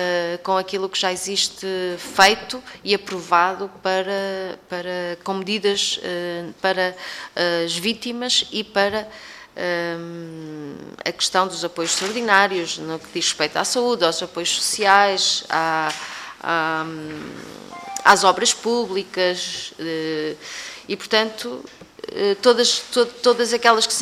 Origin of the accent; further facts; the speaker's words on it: Portugal; enquanto português